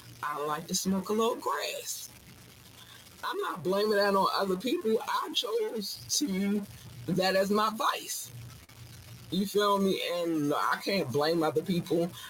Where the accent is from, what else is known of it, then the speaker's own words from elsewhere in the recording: Baltimore, Maryland, United States; I'm from Baltimore. And narcotics is heavy. Was heavy, is heavy here too, right?